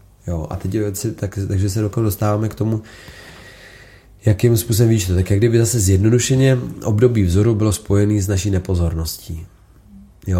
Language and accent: Czech; Vysočina Region, Czechia; mám výhodu, že jsem z Vysočiny, z malé vesnice